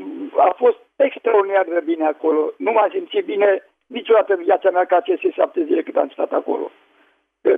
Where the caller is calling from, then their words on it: Slatina, Olt County, Romania; din Slatina.